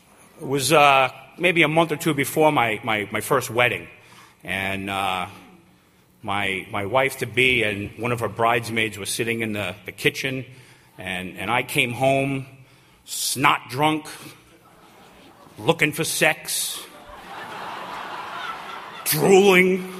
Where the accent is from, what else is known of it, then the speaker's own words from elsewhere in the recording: Centereach, New York, United States; also born or lived in Riverhead; I grew up in Center Reach, but then I ended up moving out to Riverhead because I met a woman, and I ended up getting sober out in Riverhead.